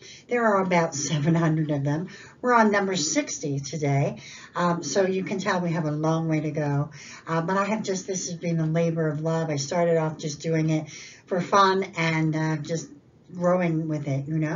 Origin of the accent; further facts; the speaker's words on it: Drummondville, Quebec, Canada; now in Arizona, United States; I am a descendant of les filles du roi. I'm originally from Drummondville, Quebec. I now live in Arizona, but I have deep, deep roots in La Belle Provence.